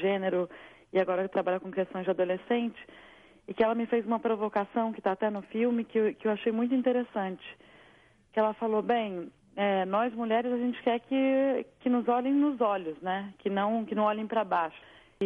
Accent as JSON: {"language": "Portuguese", "country": "Brazil", "tie": "born there", "said": "o país onde eu nasci."}